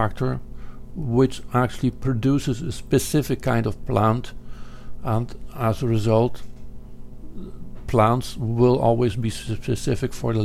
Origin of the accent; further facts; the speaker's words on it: Netherlands; I grew up in the Netherlands